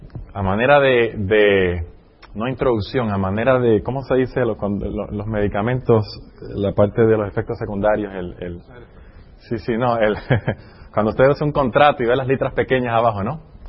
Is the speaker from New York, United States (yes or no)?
no; California, United States; de donde yo vengo de California